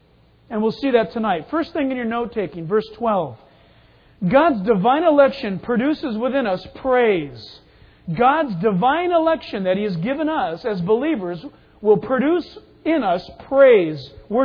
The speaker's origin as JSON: {"language": "English", "town": "San Diego", "region": "California", "country": "United States", "tie": "born or raised there", "also_born_or_lived": "Orange County", "said": "growing up in San Diego and then moving up into Orange County, we had in San Diego and in Orange County these Stater Brothers."}